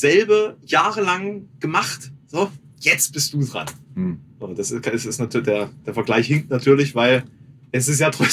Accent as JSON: {"language": "German", "region": "Thuringia", "country": "Germany", "said": "als Thüringer dann außerhalb Thürings"}